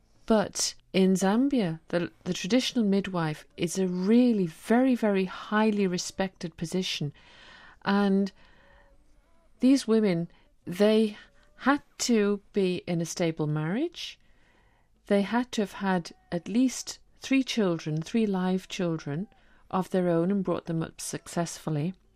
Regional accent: Liverpool, North West England, United Kingdom; born there; I was born in Liverpool, in England, actually the next parish

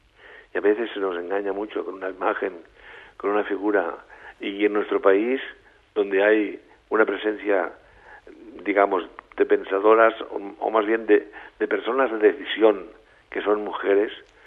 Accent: Barcelona, Catalonia, Spain; Y últimamente ya al final de la vida en Barcelona, desde donde soy. Pero he vuelto a los 50 años de haber salido de mi ciudad natal.

